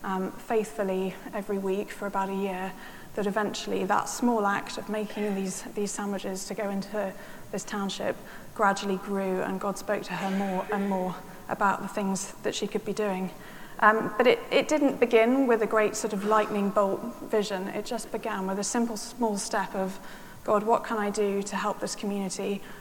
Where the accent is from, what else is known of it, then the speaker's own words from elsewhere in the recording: Salisbury, South West England, United Kingdom; The food bank actually started in my hometown of Salisbury